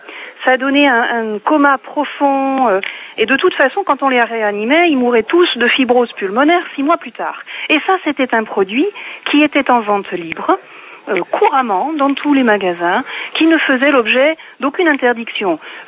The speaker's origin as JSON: {"language": "French", "region": "Brittany", "country": "France", "tie": "born or raised there", "said": "quand j'étais petite en Bretagne"}